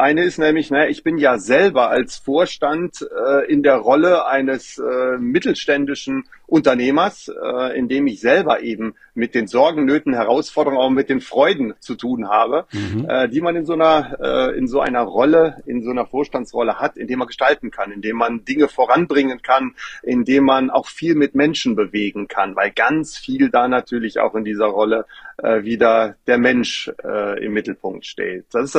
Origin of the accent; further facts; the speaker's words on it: Rhineland-Palatinate, Germany; im Westerwald, wo ich groß geworden bin